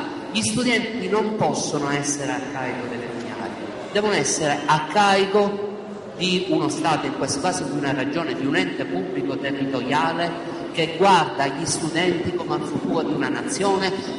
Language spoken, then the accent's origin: Italian; Sicily, Italy; siamo siciliani